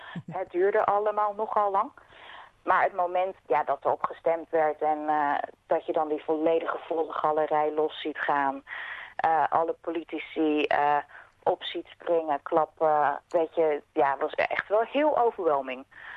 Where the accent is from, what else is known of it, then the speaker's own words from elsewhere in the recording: Netherlands; En zeker als Nederlander kwamen sommige dingen bij mij hard aan.